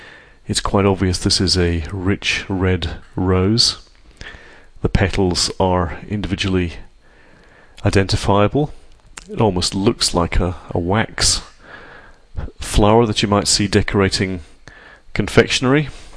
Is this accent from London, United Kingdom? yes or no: no; Aberdeen, Scotland, United Kingdom; It reminds me of my hometown of Aberdeen in Scotland, where the streets, certainly when I was a youth, had in the order of 2 million roses.